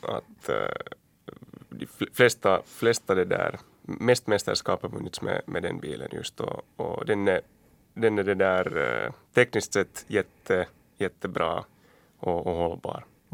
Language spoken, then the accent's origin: Swedish; Finland; Åtminstone som en finsk chaufför som det kanske inte är så.